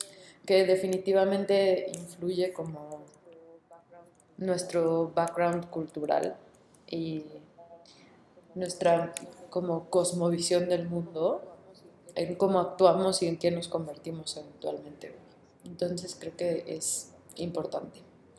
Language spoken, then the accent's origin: Spanish; Mexico; also born or lived in United States; yo nací en Estados Unidos y mi familia es como la mitad, ¿no? O sea, mitad de mi familia vive en Estados Unidos y la mitad en México. Y yo crecí en México